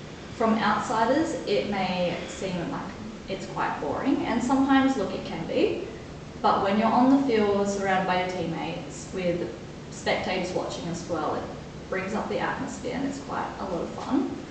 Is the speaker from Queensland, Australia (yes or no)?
yes; Gold Coast, Queensland, Australia; also born or lived in Japan; homegrown Aussie. Definitely, yeah, brought up on the Queensland side on the Goldie, but also lived in Japan for 2 years. And so Kindy and all that was all in Japan. Then switching over that language barrier, I don't think I spoke proper English until much later.